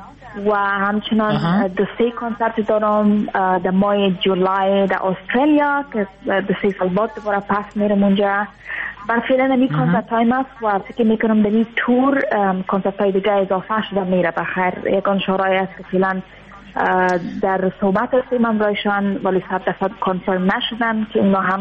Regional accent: Afghanistan; از افغانستان آمدم، یک دو سه ماه میشه

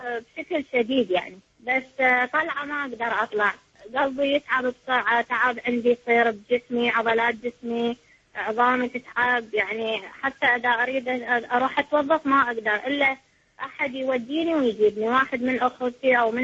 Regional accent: Baghdad, Baghdad Governorate, Iraq; now in Riyadh, Saudi Arabia; أنا من بغداد.

